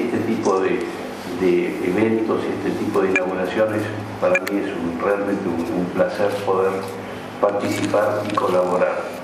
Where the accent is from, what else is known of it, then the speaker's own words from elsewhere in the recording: Argentina; como ciudadano argentino